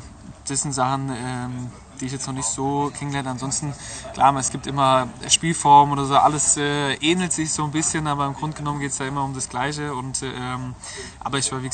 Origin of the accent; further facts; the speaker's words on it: Hesse, Germany; aber Darmstadt ist einem immer Begriff, ich komme ja aus der Gegend